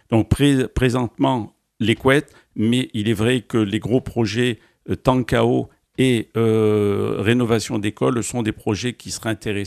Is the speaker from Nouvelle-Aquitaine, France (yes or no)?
yes; Nouvelle-Aquitaine, France; les températures du Népal l'hiver, ce ne sont pas celles de chez nous au Pays Basque